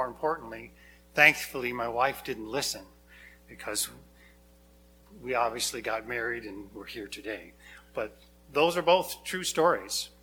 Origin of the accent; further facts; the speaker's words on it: New Hampshire, United States; I grew up in New Hampshire years and years ago. My parents, because of the old DNR rule, were forced to divorce. My mom took us kids to New Hampshire, where we spent our years growing up there.